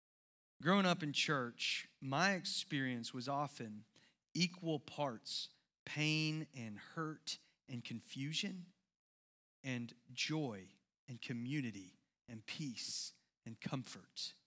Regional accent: Summerville, South Carolina, United States; I grew up in Somerville

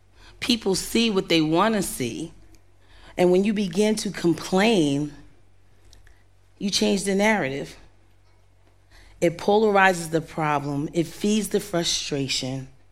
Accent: New Jersey, United States; But anyway, I'm from New Jersey, so yeah.

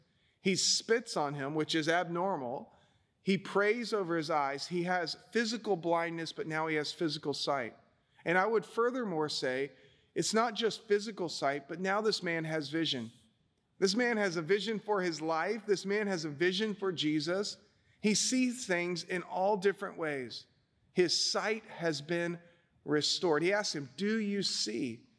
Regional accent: Pensacola, Florida, United States; moved away as an adult; I spent most of my life growing up in Pensacola, Florida. I went to Foley High School, and I left to go to Nyack College and Alliance Theological Seminary in New York.

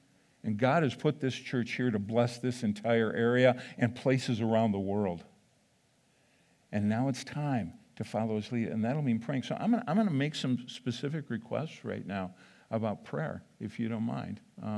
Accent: Midwest, United States; I grew up in the Midwest where you just kind of get trained and told

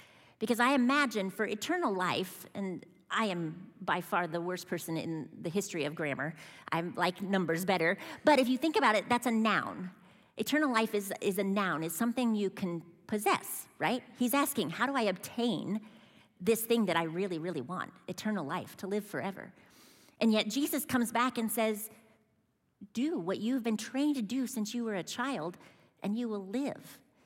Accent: Midwest, United States; I actually remember hearing that in my childhood growing up in the Midwest, that kind of sentiment, that phrase.

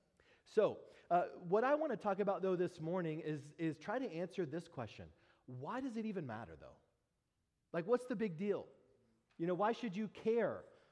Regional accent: Dallas, Texas, United States; Now, I grew up in the Dallas, Texas area, which means the Dallas kind of sports teams are my teams.

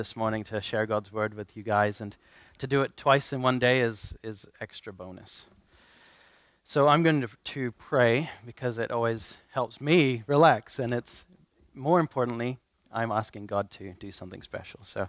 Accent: Australia; moved away as an adult; I grew up in Australia, and I lived there until 2007, moved to Europe to do missions work over there, and traveled around a little bit. I did some things in Hungary and some things in Austria, and then ended up in the UK, in York.

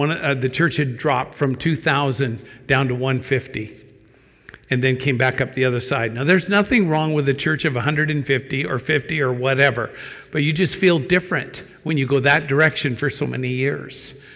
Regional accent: Washington, United States; also born or lived in Moscow, Idaho; I grew up in Eastern Washington. My father was a planter, a church planter and a pastor. And during my junior high years, I lived in Moscow, Idaho.

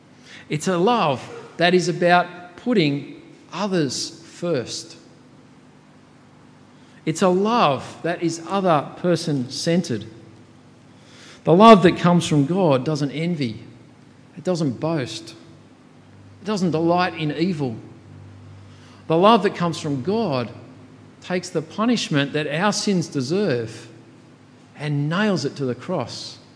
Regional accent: Sutherland Shire, New South Wales, Australia; bred in the Sutherland Shire. Don't hold that against me. I know I've been there for about 30 years, grew up there, got my accent there, got most of my heritage there, and then for 4 years I went over to the States.

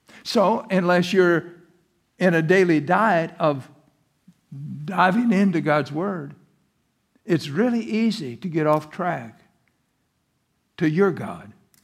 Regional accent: Chestnut Ridge, Missouri, United States; I'm from Chestnut Ridge, Missouri. Do you think that ever impresses anybody when they ask me where I am? Well, I'm from Chestnut Ridge, Missouri.

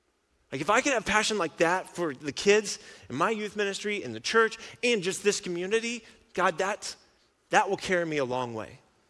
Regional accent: Kansas City, Missouri, United States; now in Rapid City, United States; when I first moved here, I grew up in Kansas City.

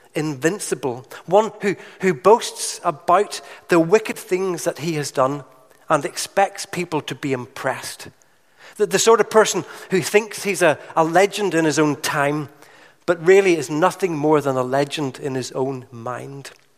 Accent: Northern Ireland, United Kingdom; I'm from Northern Ireland, you'll have guessed that.

